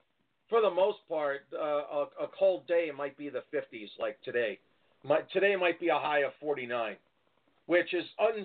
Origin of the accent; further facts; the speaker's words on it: New York, United States; now in Las Vegas, United States; Because I just know that I'm originally a New Yorker, and I couldn't afford to live there.